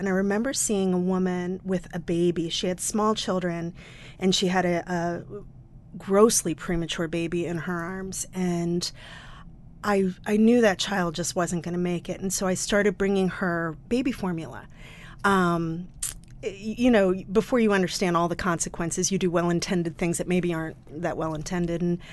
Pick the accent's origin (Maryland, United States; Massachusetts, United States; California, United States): Maryland, United States; Baltimore; born there; I was born in 67 in Baltimore, Maryland.